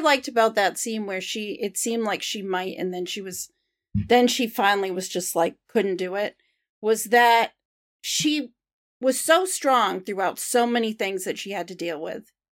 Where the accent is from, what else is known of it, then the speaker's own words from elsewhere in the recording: New England, United States; That is true because I'm from New England and I do think that we've become much more liberal over the last 30 years.